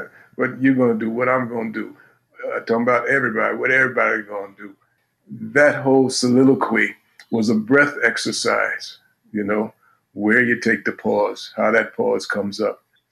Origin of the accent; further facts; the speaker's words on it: Manhattan, New York, United States; as a kid growing up in Manhattan, you know, I was interested in, like I said, ball games